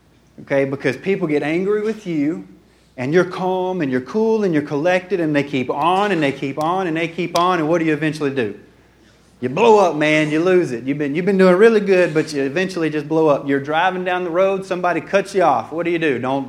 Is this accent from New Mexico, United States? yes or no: no; Mississippi, United States; It was bumper to bumper, and I'm like, oh my God, you know, I'm from Mississippi, man.